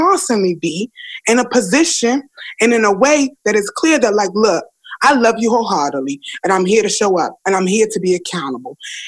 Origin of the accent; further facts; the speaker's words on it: Washington, District of Columbia, United States; I'm born and raised in Washington, D.C. My people have been here for over 150 years. And my great-grandmother remembers when she got electricity in Southeast D.C.